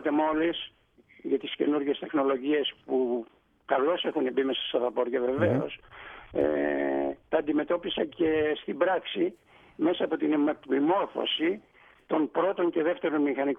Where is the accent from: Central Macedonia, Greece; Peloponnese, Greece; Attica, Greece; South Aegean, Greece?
South Aegean, Greece; Serifos; Ναι, κατάγομαι από τη Σέριφο, ένα πανέμορφο νησί.